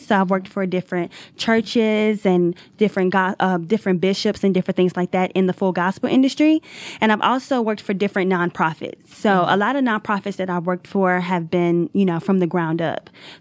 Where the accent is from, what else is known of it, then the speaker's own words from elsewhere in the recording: Biloxi, Mississippi, United States; moved away as an adult; now in Atlanta, United States; I am from Biloxi, Mississippi. I love the South. I moved to Atlanta a few years ago to finish my master's in business administration.